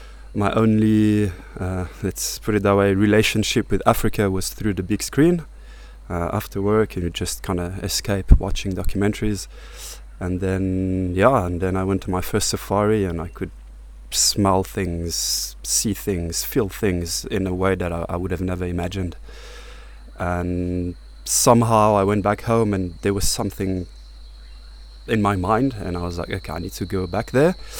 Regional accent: Belgium; moved away as an adult; I was born and raised in Belgium to a Portuguese family, worked in a luxury retail in the fancy streets of Brussels up until I was around 25, 26 years old, and then I moved to Africa

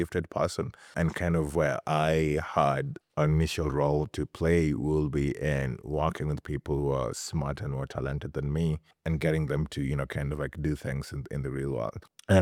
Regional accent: Kenya; now in United States; Being a Kenyan, you never really think about race. Then I was in the US, now I have to think about race.

